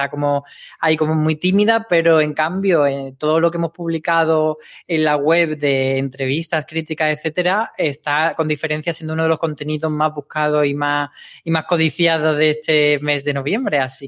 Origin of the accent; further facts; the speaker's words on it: Granada, Andalusia, Spain; en Granada, que es de donde yo soy